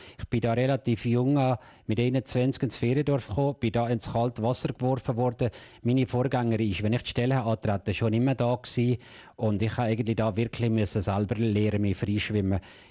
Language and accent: German; Fiesch, Valais, Switzerland; Und ich bin dann in dem Fiesch aufgewachsen, habe in fast jedem Verein irgendwo mitgemacht